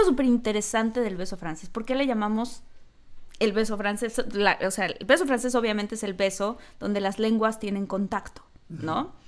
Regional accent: Mexico; Yo marco mi territorio como mexicana.

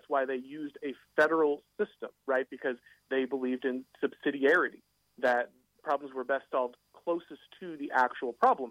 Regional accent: Florida, United States; And I think we're seeing that in places like my home state in Florida

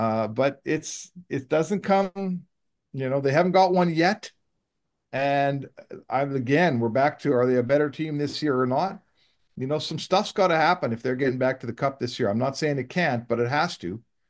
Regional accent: Canada; Do I want a Canadian team to win a cup? I do as a Canadian.

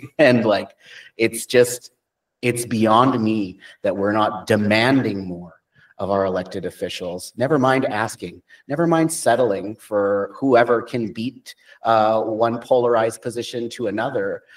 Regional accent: Thompson, Manitoba, Canada; moved away as an adult; now in Calgary, Canada; I'm originally from Thompson, Manitoba, but I moved to Calgary in about 2017.

